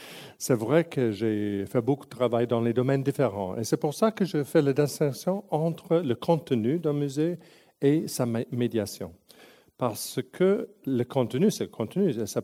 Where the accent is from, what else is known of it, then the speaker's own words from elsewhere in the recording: Canada; first language en; French is a second language; c'était ma deuxième langue, parce que je suis anglo-canadien, mais obviously au Canada, on apprend le français très tôt. Et moi, j'ai appris, je ne parle pas avec l'accent québécois